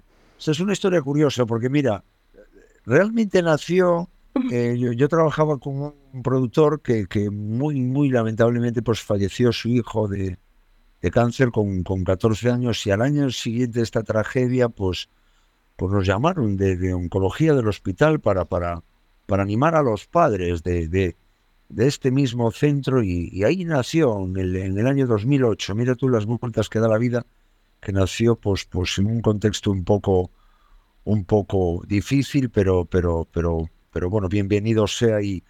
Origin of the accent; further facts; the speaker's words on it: Galicia, Spain; Yo soy gallego, que estoy... Yo también vivo en una isla en Galicia, en la isla de Arosa, que es en la provincia de Pontevedra